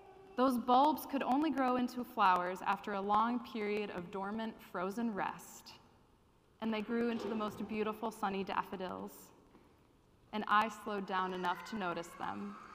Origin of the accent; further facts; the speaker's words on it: Midwest, United States; which I'm from the Midwest, I'm guilty of doing that.